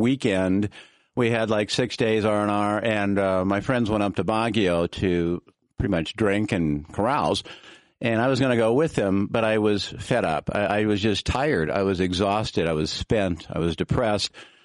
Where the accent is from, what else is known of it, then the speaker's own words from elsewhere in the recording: Milwaukee, Wisconsin, United States; born and raised here in Milwaukee, and I have a deep love for Wisconsin, so this is my home state